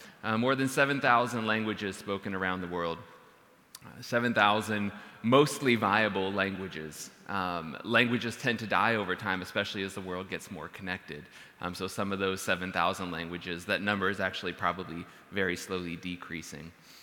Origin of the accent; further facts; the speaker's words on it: California, United States; Though we come from California, we got connected all the way with the church up here.